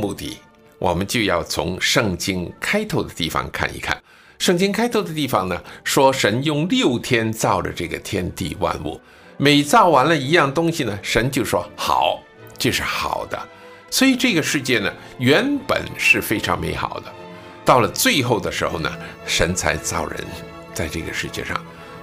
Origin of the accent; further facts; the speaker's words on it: Guangdong, China; 我是广东人，广东人有一句话呢我常听的